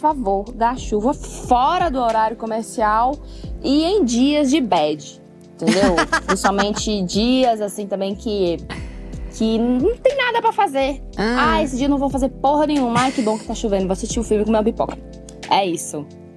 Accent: Bahia, Brazil; Sou do interior da Bahia e vou ser polêmica agora, viu?

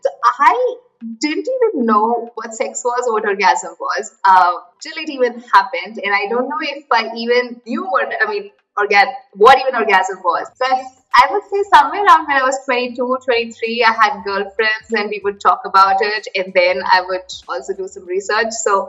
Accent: India; I am born and raised in India, lived across 7 cities now in India and 11 cities globally.

